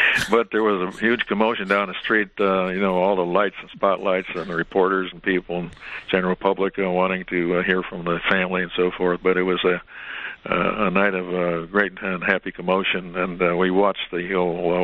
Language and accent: English; Grand Rapids, Michigan, United States; Roger, of course, is from my hometown in Grand Rapids.